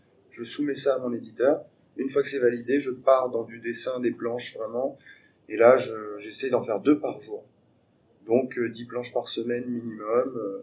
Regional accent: France; je suis français, donc j'ai grandi avec Astérix, avec les œuvres de Franquin

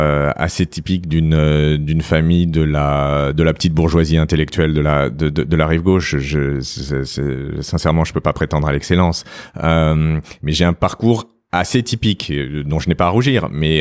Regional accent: Paris, Île-de-France, France; Ouais, je suis né à Paris. J'ai été élevé, j'ai grandi dans le 5e arrondissement. Et je suis un produit assez typique de l'éducation, d'une éducation et d'une enfance parisienne.

